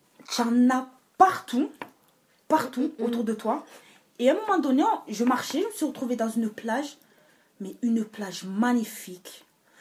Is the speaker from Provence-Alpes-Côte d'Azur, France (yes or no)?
yes; Marseille, Provence-Alpes-Côte d'Azur, France; Voilà, je viens de Marseille. À Marseille, des buildings, on ne voit pas.